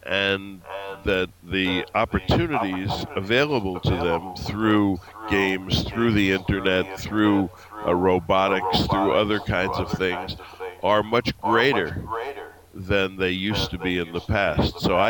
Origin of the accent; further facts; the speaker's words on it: New York City, New York, United States; I grew up in New York City, so a lot of my education came from going to museums during school hours.